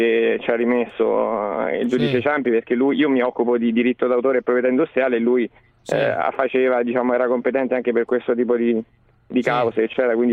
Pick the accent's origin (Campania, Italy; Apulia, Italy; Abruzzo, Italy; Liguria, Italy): Abruzzo, Italy; Teramo; Io in realtà sì, sono di Teramo, quindi lo frequento